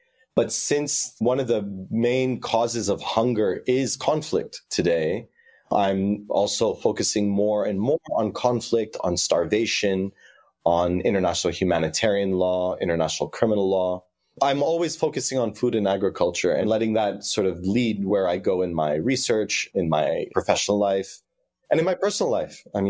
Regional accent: Lebanon; now in United States; I teach at the law school at the University of Oregon. I used to be a lawyer in Toronto, and I'm originally from Lebanon.

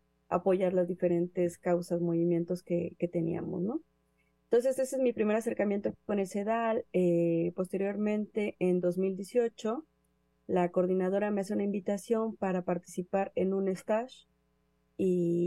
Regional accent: Mexico; Claro que sí. Bueno, yo soy mexicana

